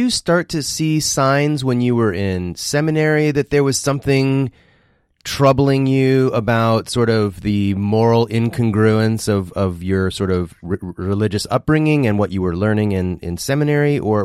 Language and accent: English; Midwest, United States; I grew up in the Midwest, though. I wasn't raised in the South.